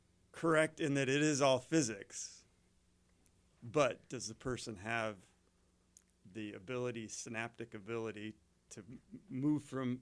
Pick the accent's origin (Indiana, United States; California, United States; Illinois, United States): Indiana, United States; now in Wahpeton, United States; I'm a Midwest kid. I grew up in Indiana, so I'm used to Midwest nice, and it's kind of nice to be back to that.